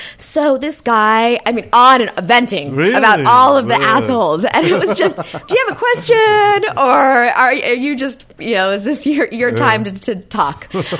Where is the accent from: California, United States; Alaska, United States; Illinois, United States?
California, United States; Santa Monica; born there; I was born in LA. I was born in Santa Monica.